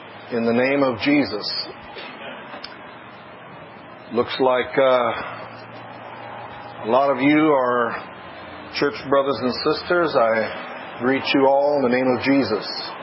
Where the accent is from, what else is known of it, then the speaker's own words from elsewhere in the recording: Washington, United States; moved away as an adult; also born or lived in Lancaster, Pennsylvania; I live on Dry Fork Road in Windsor, just about 15 minutes from here. I was raised in Washington State to the age of 32 years when I moved to Lancaster, Pennsylvania.